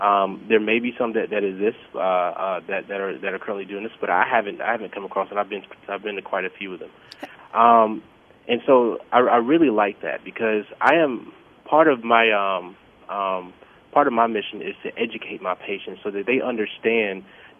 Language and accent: English; Atlanta, Georgia, United States; because I've worked, in hospitals, and I'm from Atlanta, so I've worked in hospitals in an underserved community in Atlanta